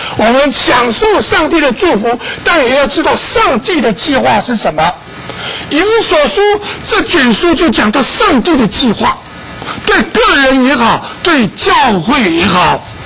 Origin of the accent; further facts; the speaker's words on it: Taiwan; 我是从台湾来的啊。